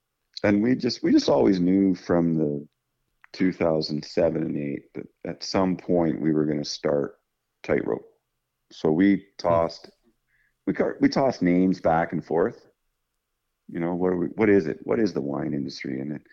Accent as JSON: {"language": "English", "town": "Oliver", "region": "British Columbia", "country": "Canada", "tie": "born or raised there", "said": "I grew up in Oliver and Seuss on their dad's orchard."}